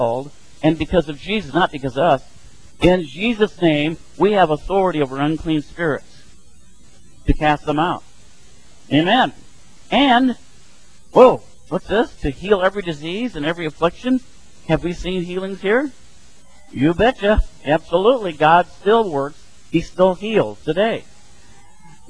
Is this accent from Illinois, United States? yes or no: yes; Illinois, United States; Living and growing up in Illinois, there were many times where we would hear the sirens go off.